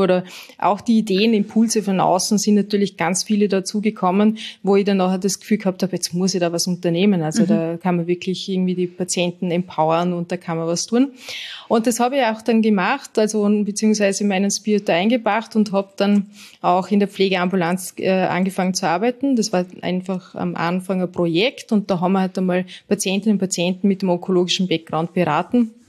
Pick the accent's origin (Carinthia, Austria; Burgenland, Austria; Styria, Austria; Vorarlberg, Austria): Vorarlberg, Austria; now in Vienna, Austria; also ich bin aus Vorarlberg und bin dann nach Wien gekommen